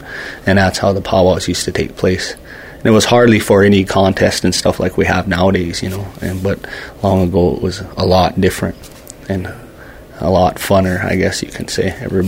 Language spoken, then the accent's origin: English; Fort Peck, Montana, United States; originally from Fort Peck, right here, Fort Peck Reservation. I come from the Red Bottom clan of Assiniboine, the Nakota.